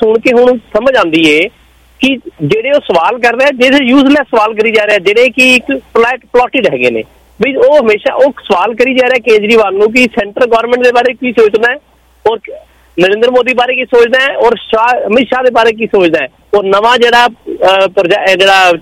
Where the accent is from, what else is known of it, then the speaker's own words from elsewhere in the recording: Delhi, India; ਮੈਂ ਦਿੱਲੀ ਦਾ ਰਹਿਣ ਵਾਲਾ